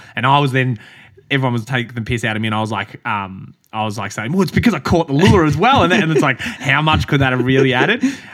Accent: Australia; see, I'm a Aussie bloke. I'm trying.

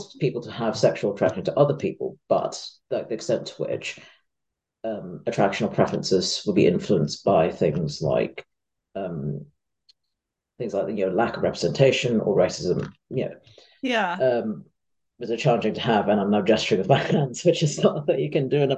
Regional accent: Hong Kong; moved away as an adult; now in United Kingdom; growing up in Hong Kong, queerness was not really a thing. And then I was moving to UK for university when I was 18.

